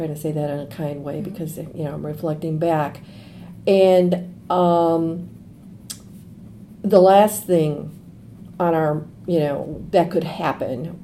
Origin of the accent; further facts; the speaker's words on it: Racine, Wisconsin, United States; My cousin, my girlfriend, and I, we are from Racine, very Catholic school girls